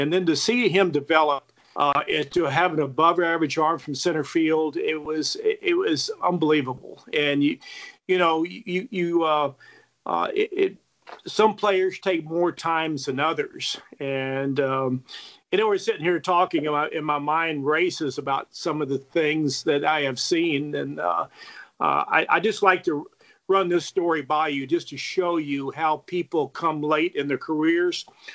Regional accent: Texas, United States; You know, I'm a Texan. I'm a good old boy.

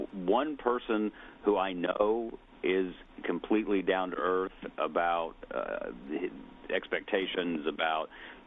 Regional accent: the South, United States; I am a white Southerner

